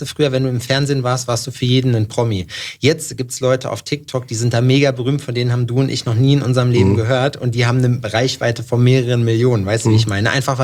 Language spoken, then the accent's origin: German; Jena, Thuringia, Germany; wir haben 100.000 und 110.000 Einwohner, hat Jena, wo ich herkomme, so, und ist halt eine Unistadt